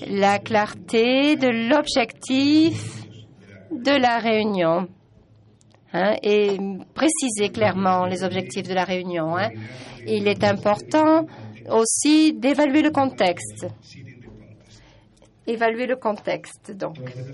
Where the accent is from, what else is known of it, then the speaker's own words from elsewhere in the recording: Costa Rica; French is a second language; je suis de Costa Rica.